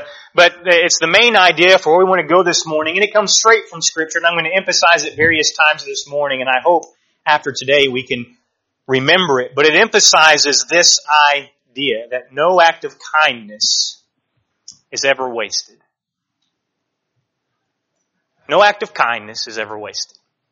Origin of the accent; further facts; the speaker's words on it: Kentucky, United States; also born or lived in Little Rock, Arkansas; I was born in Little Rock, lived there till I was six. In 1993, we moved to Kentucky. My family's still there.